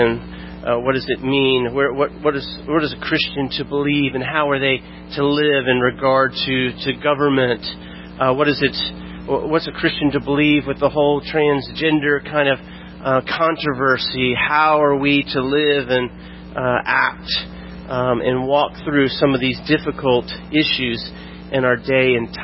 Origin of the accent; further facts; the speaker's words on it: Florida, United States; I'm from Florida, was in Florida in 1986